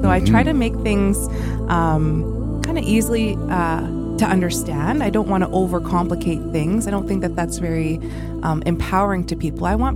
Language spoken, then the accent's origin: English; Saskatchewan, Canada; I'm from Paipop First Nation. My mother's from the Métis community in Librette